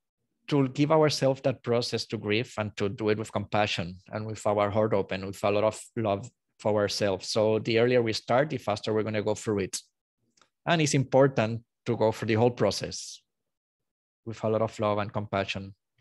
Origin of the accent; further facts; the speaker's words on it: Puerto Rico; I am from Puerto Rico.